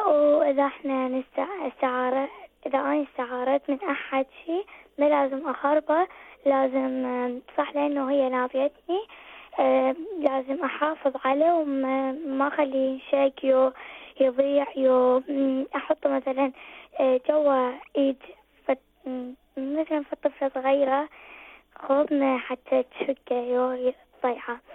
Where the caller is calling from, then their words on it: Iraq; من العراق.